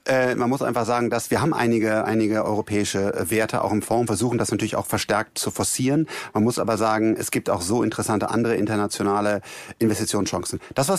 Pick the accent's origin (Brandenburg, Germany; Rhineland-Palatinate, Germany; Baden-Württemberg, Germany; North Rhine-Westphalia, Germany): North Rhine-Westphalia, Germany; Wir sind ja alle Rheinländer.